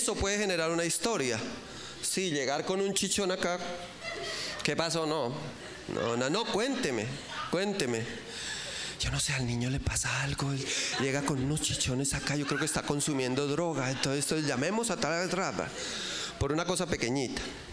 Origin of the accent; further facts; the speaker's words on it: Bogotá, Colombia; somos bogotanos, como se nota, y nos decía, nosotros en el altiplano vivimos envueltos.